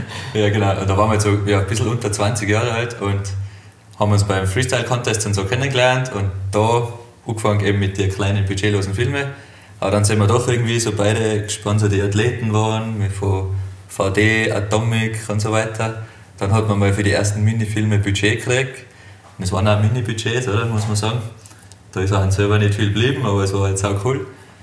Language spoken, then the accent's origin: German; Hopfgarten, Tyrol, Austria; ich bin aus Hopfgarten.